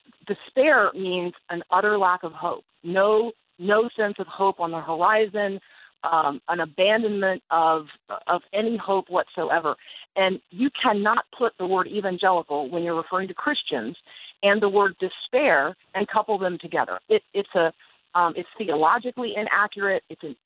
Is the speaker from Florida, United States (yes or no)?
yes; Tampa, Florida, United States; also born or lived in Hilton Head, United States; So I grew up in Tampa. I went to the University of Florida. I've lived in Northeast Georgia and on Hilton Head in South Carolina.